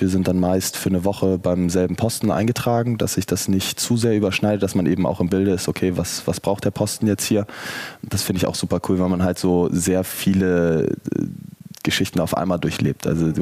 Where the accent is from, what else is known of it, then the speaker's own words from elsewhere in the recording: Hamburg, Germany; Weil klar, ich bin in Hamburg aufgewachsen, so die Läden kannte ich größtenteils.